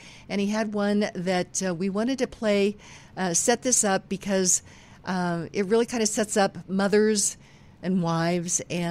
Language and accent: English; Kansas, United States; I grew up in Western Kansas.